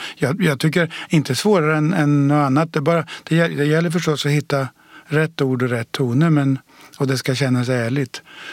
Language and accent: Swedish; Degerfors, Örebro County, Sweden; För jag spelar fotboll som alla andra hemma i Degerfors.